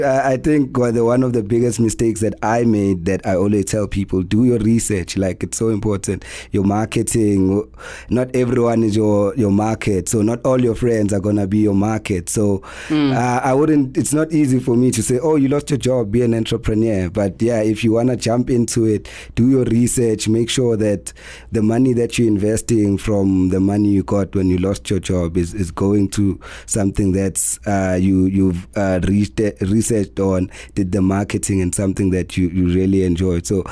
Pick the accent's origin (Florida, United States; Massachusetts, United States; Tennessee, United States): Florida, United States; Fort Lauderdale; I'm from Fort Lauderdale.